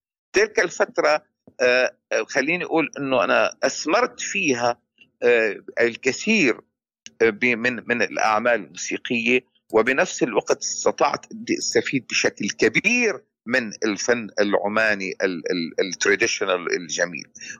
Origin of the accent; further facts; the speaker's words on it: Syria; now in Canada; أنا كإنسان مواطن كندي ولكن أصلي عربي سوري وأتشرف بأصلي وانتمائي